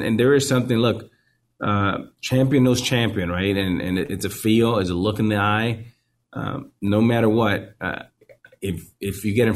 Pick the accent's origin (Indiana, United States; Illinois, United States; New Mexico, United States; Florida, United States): Florida, United States; Miami; And I grew up in Miami. You know, we didn't have a Miami Heat team for a long time.